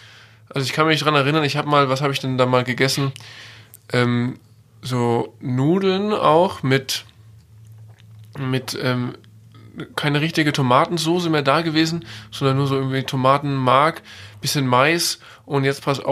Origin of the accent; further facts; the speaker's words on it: Germany; aus meiner Heimat, aus Deutschland, dem Bereich Augsburg